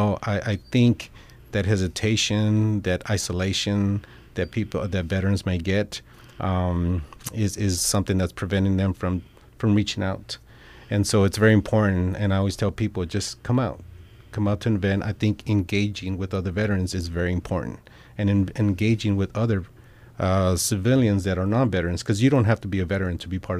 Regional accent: California, United States; now in Tucson, United States; I moved to Tucson. I'm originally from California, so I didn't have any family

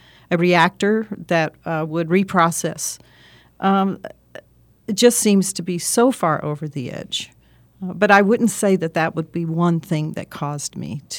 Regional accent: Texas, United States; Born and raised in the great state of Texas, Bill, and educated at Texas A&M, got my degree in biochemistry at Colorado State University.

